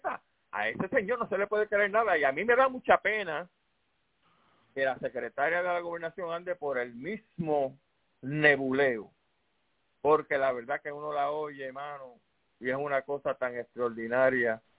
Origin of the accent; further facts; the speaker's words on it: Puerto Rico; Déjeme tranquilito, siendo boricua